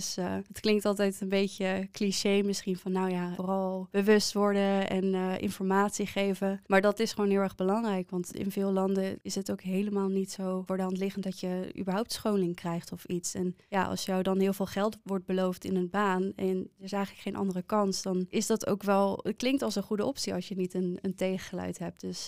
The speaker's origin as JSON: {"language": "Dutch", "country": "Netherlands", "said": "Want ik ben gewoon hier uit Nederland, in Nederland geboren."}